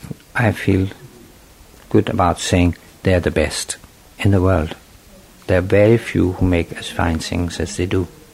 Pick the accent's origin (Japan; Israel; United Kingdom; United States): Japan; And I come from Japan, which has a very strong and highly developed ceramic tradition.